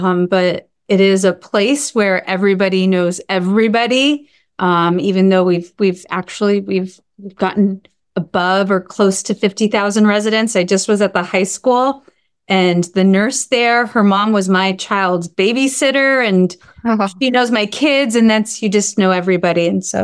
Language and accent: English; Arizona, United States; now in Lake Havasu City, United States; So I have been in Lake Havasu City since 2001. I grew up in the Valley, and my husband is from Lake Havasu